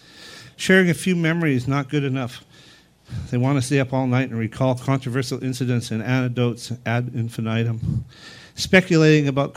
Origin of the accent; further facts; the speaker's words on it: Vancouver, British Columbia, Canada; moved away as an adult; now in Dundurn, Canada; About 15 years ago, I moved away from Vancouver. I was born in Vancouver, lived my whole life in the East End in North Burnaby, and I even went to Simon Fraser University. And I moved to a town of 500 in Saskatchewan called Dundurn, Saskatchewan.